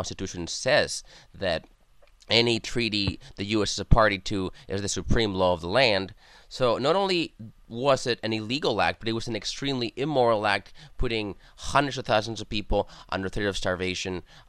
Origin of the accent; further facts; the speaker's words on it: Spain; also born or lived in Germany; I myself spent a lot of years in Europe growing up in Spain, and also I lived in Germany